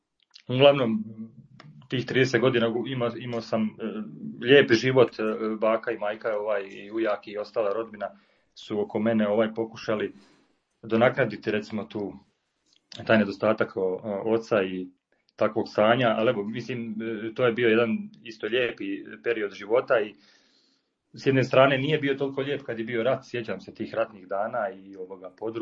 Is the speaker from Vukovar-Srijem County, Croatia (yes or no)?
no; Gospić, Lika-Senj County, Croatia; Pa evo, rođen sam u Gospiću, u Lici, evo ovim putem pozdravljam moje Ličane ako neko sluša. Ponosni Ličani, ne li kako se kaže, i ovaj uvijek to volim istaknuti, volim svoju Liku i evo, nadam se uskoro se vratiti u nju. A evo, živio sam tamo, znači, do svoje 30. godine